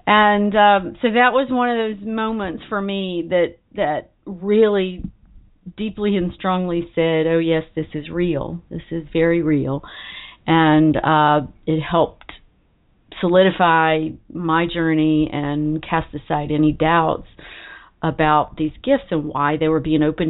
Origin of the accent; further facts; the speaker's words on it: North Carolina, United States; also born or lived in Georgia, United States; So for a long time after I moved back to my hometown in North Carolina, I still had my 770 area code.